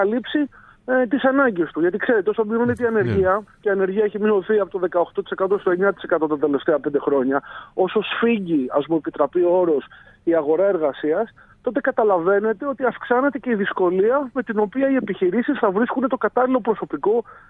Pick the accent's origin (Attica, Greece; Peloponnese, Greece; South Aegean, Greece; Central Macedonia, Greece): Attica, Greece; Athens; Εγώ τουλάχιστον που μεγάλωσα και ζω στην Αθήνα